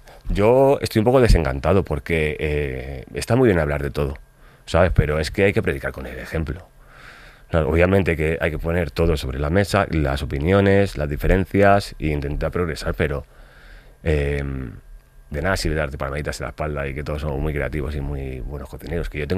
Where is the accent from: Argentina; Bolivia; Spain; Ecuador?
Spain; Madrid, Community of Madrid; Yo soy madrileño, y para mí Madrid tiene un nivel gastronómico que hay cosas muy arriba y cosas muy abajo, muy malas.